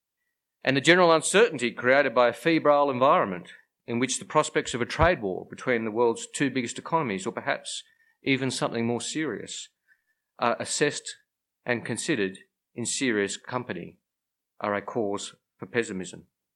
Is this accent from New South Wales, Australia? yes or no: yes; Sydney, New South Wales, Australia; we grew up together in Western Sydney